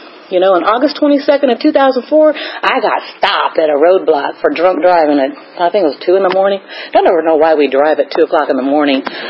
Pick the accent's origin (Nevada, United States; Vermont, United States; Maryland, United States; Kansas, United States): Kansas, United States; Lawrence; But, you know, when I grew up in Lawrence, Kansas, they didn't sell liquor on Sundays, and I could never save it from Saturday night to Sunday.